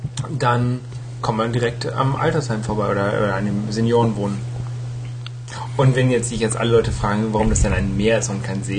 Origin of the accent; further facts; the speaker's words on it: Bad Zwischenahn, Lower Saxony, Germany; Ursprünglich aus dem wunderschönen Kurort Bad Zwischenahn.